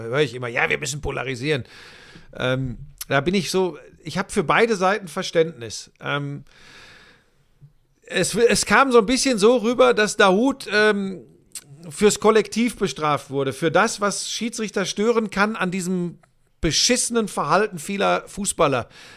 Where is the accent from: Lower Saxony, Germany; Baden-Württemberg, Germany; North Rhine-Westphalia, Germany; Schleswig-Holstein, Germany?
North Rhine-Westphalia, Germany; ich bin ein Kind des Ruhrgebiets.